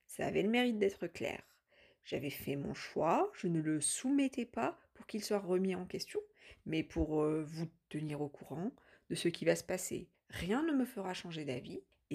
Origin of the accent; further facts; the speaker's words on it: Algeria; J'ai 28 ans, je suis née et j'ai grandi en Algérie dans une famille pratiquante.